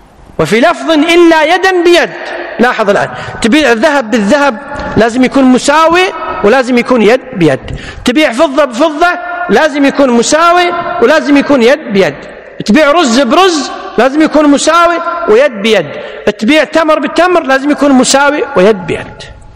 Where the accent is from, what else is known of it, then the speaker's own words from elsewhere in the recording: Kuwait; مثل ما نقول حلة بالعامية عندنا بالكويت،